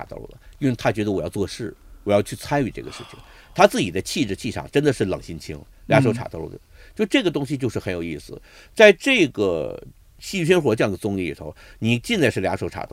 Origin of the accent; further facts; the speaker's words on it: Changchun, Jilin, China; 2008年我回长春，我老家想弄一台话剧